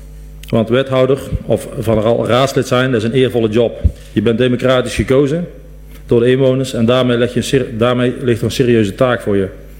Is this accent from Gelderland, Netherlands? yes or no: no; Diessen, North Brabant, Netherlands; Mijn trouwe vrienden, ik kom uit Diessen, zoals sommigen van jullie weten